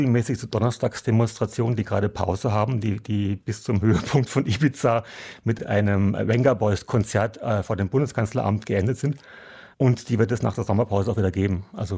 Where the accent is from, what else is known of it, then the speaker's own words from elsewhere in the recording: Germany; now in Austria; Ich bin Deutscher und darf gar nicht wählen in diesem Land, was mich irrsinnig ärgert natürlich, weil ich irgendwie schon sehr, sehr lange hier lebe.